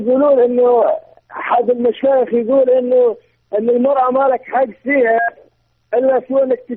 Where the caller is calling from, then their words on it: Iraq; معك من العراق